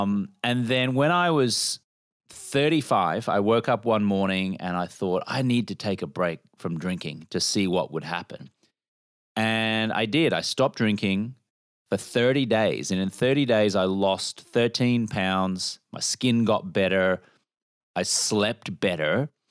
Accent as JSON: {"language": "English", "country": "Australia", "tie": "born or raised there", "said": "Well, I grew up in Australia. I'm a native Australian"}